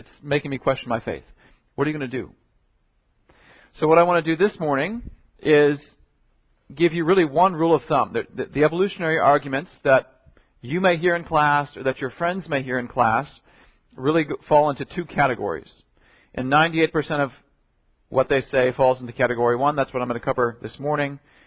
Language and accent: English; Wisconsin, United States; When I went to college, I grew up in Wisconsin, took a math class my first year in college